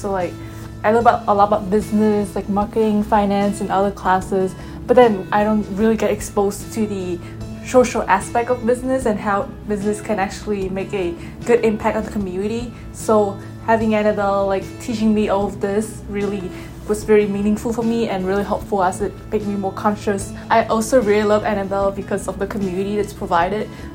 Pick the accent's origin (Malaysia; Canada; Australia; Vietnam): Vietnam; English is a second language; now in United States; I'm from Vietnam and I'm a freshman